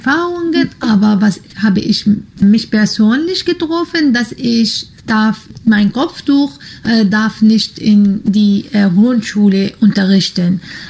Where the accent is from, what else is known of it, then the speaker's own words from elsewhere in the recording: Syria; German is a second language; now in Germany; ich komme aus Syrien. Seit 4 Jahren bin ich in Deutschland.